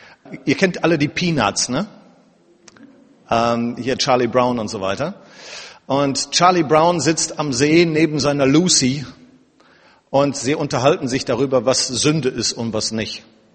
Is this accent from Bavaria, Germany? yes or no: no; Wuppertal, North Rhine-Westphalia, Germany; born there; also born or lived in Duisburg; now in Oberhausen, Germany; Und ursprünglich, gebürtig, komme ich aus Wuppertal.